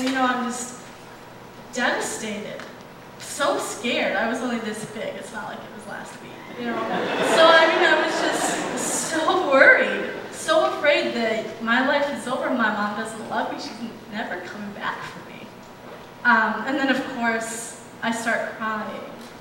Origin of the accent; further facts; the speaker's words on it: Minnesota, United States; Because I'm from Minnesota, and where I go to church at Pine Grove